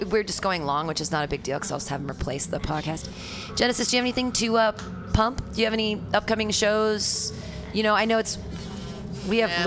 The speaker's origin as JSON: {"language": "English", "town": "South Bend", "region": "Indiana", "country": "United States", "said": "I'm a comedian from South Bend, Indiana"}